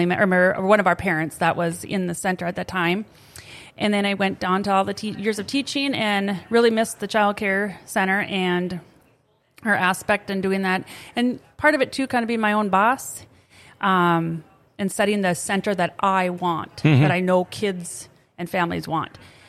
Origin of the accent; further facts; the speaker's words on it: Halstad, Minnesota, United States; I'm originally from Halsted area, which nobody knows where that's at. It's right across the river from Hillsborough, North Dakota.